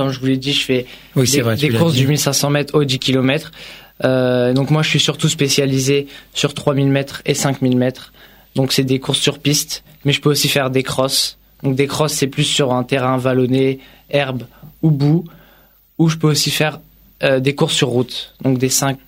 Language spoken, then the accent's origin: French; Courbevoie, Île-de-France, France; born or raised there; also born or lived in Annemasse